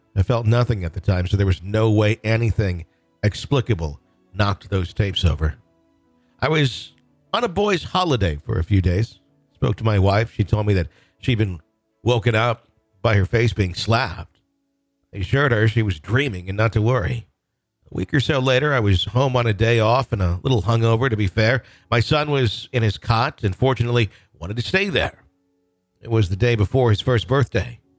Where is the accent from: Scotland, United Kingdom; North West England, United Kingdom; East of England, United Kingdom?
East of England, United Kingdom; Southend-on-Sea; I grew up in the South End, on sea in England, on average, down an hour east of London.